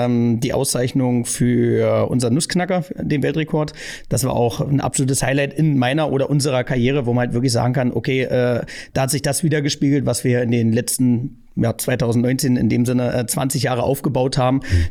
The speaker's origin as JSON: {"language": "German", "town": "Prezier", "region": "Saxony-Anhalt", "country": "Germany", "said": "Ich komme ja aus Salzwedel, also einem Vorort von Salzwedel, Prezier, und da wohnen 500 Einwohner"}